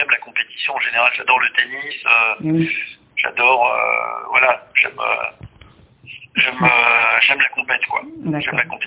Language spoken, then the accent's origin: French; France; la culture française, la façon de vivre chez nous, en France et puis en Europe en général.